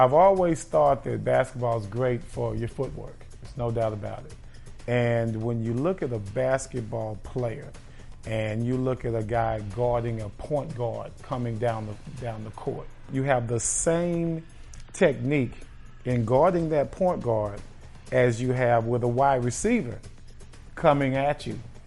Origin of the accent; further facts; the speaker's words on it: Dallas, Texas, United States; I grew up in Hamilton Park, which is a suburb of Dallas. I was the youngest child